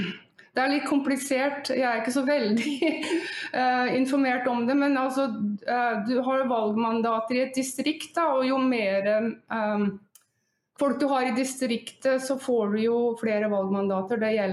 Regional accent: Drammen, Buskerud, Norway; born there; also born or lived in Northern Norway; Jo, jeg er født i Drammen.

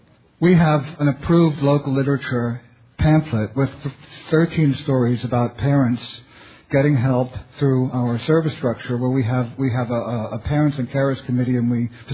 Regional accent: New York, United States; now in London, United Kingdom; First of all, I'm from New York, okay? Now, I live in London.

